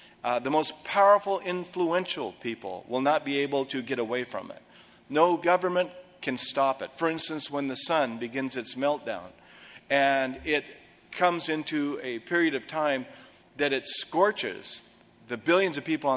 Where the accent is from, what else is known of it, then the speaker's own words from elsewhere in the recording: Portland, Oregon, United States; I was raised in Portland at this time. I was just a little guy.